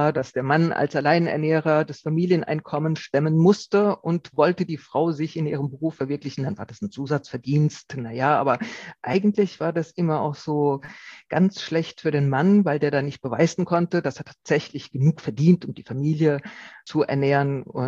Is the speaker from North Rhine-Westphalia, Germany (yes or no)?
no; Rhineland-Palatinate, Germany; Ich komme ja aus der Pfalz, wo es viele Wingert gibt